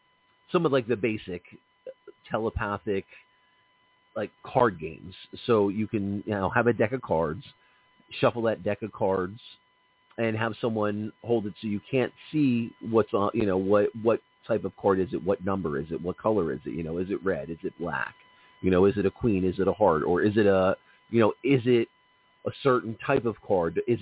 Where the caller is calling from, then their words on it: New Jersey, United States; I'm calling from New Jersey. New Jersey's got Atlantic City casinos.